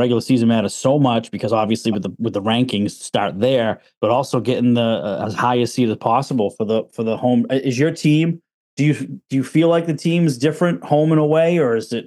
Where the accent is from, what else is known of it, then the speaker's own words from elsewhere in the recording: Gloucester, Massachusetts, United States; I mean, I'm from Gloucester